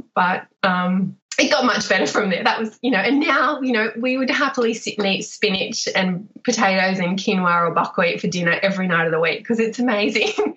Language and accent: English; Newcastle, New South Wales, Australia; from Newcastle, I can do this.